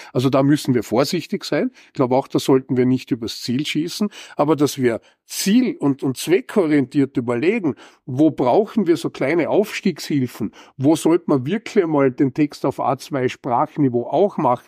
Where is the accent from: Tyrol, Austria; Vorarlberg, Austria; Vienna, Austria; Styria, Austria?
Vorarlberg, Austria; in meiner Heimat, im Ländle in Vorarlberg, ich komme aus Vorarlberg